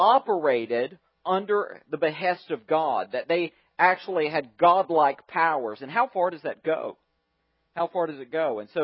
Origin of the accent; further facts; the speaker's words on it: the South, United States; because I'm a Southerner